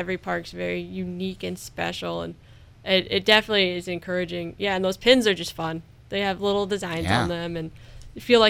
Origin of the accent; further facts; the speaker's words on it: Virginia, United States; I was born and raised in Virginia. In college, I got really into archaeology, so I went to Longwood University and studied archaeology there, and went to grad school in Indiana